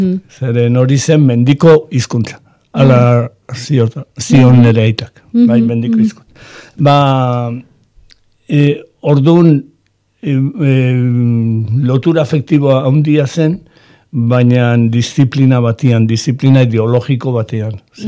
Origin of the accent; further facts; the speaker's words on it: San Sebastián, Basque Country, Spain; born there; nire aurrekoek Nafarra ziren, Donostebekoak, ni ja Donostin jaio nintzen, gurasoak etorri ziren Donostira